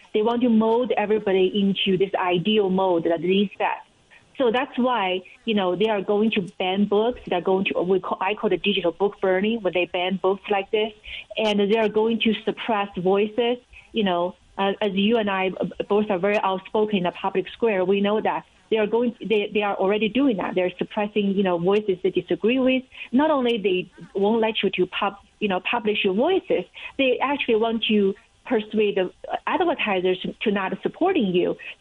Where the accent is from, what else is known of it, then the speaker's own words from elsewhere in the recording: China; English is a second language; As you know, I grew up in China.